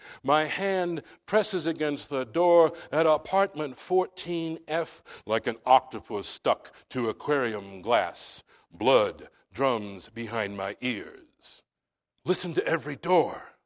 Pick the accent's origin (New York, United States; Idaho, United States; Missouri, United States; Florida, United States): New York, United States; Brooklyn; When I was a kid growing up in Brooklyn in the 60s, everybody thought we brought the cockroaches with us.